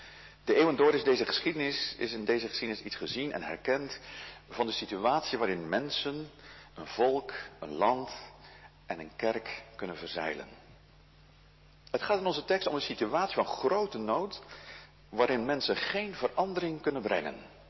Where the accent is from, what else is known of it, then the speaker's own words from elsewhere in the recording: Goeree-Overflakkee, South Holland, Netherlands; want u weet natuurlijk, ik kom van Goede Overflakkee. Van jongs af aan heb ik er verhalen over gehoord van mijn ouders en grootouders.